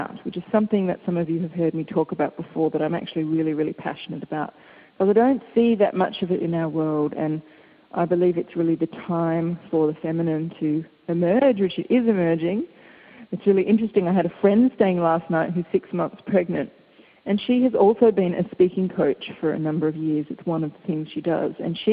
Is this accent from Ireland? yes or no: no; Melbourne, Victoria, Australia; I just love the fact that we have two Melbournes on this call, my hometown Melbourne and our new sister city in Florida.